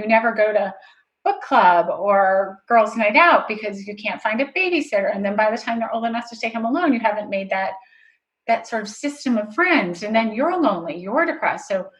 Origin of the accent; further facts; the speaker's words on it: Northeast, United States; I grew up in the Northeast in Italian.